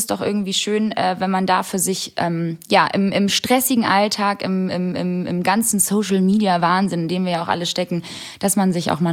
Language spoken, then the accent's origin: German; Hamburg, Germany; im grauen Deutschland, im grauen Hamburg tatsächlich, da wo ich herkomme